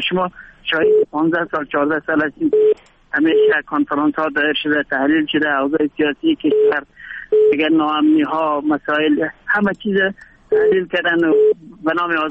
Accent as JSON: {"language": "Persian", "country": "Afghanistan", "said": "کلی ما افغان هستیم،"}